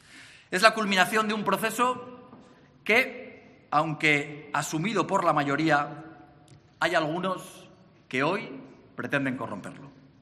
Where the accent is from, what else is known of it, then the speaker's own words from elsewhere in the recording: Aragon, Spain; los aragoneses, por serlo, somos doblemente españoles